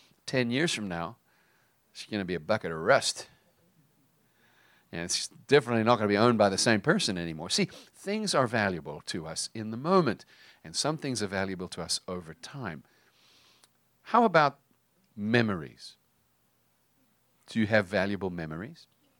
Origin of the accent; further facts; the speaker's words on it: South Africa; Tammy and I come from South Africa, and Tammy actually grew up in Zimbabwe.